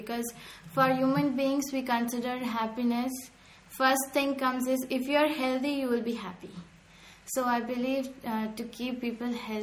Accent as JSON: {"language": "English", "region": "Gujarat", "country": "India", "second_language": "English", "said": "I'm basically from West India."}